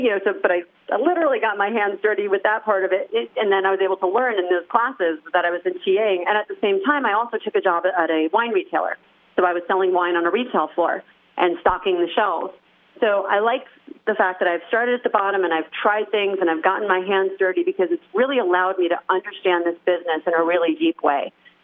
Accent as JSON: {"language": "English", "region": "New Jersey", "country": "United States", "tie": "born or raised there", "said": "So I grew up in New Jersey and I didn't grow up in a family that drank wine"}